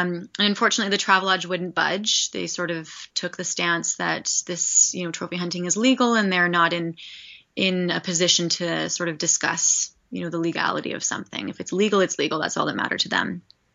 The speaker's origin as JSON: {"language": "English", "town": "Saskatoon", "region": "Saskatchewan", "country": "Canada", "tie": "born or raised there", "said": "Yes, so Saskatoon is my hometown, born and raised there"}